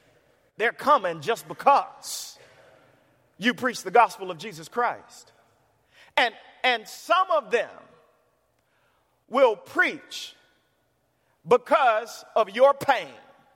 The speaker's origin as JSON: {"language": "English", "town": "Chicago", "region": "Illinois", "country": "United States", "tie": "born or raised there", "said": "It's amazing the kind of theology you could get watching cartoons growing up in Chicago the way that I did."}